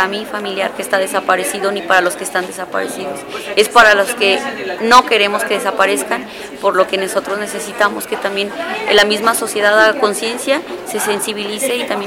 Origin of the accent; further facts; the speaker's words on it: Michoacán, Mexico; vengo del estado de Michoacán